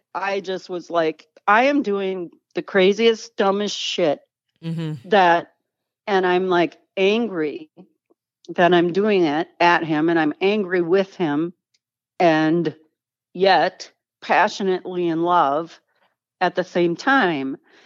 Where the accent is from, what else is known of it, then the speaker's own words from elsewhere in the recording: California, United States; I'm that lady from California. I'm also a divorced mom of a kid.